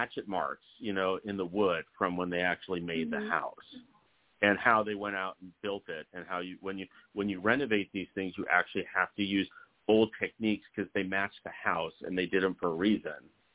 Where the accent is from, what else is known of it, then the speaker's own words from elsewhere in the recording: Los Angeles, California, United States; So I'm older than you, but I grew up in Los Angeles in the 1970s, and it was a great time to be in LA.